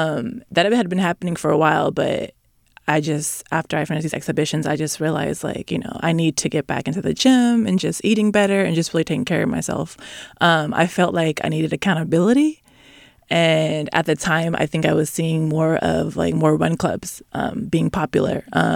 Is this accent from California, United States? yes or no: yes; Sacramento, California, United States; I'm born and raised in Sacramento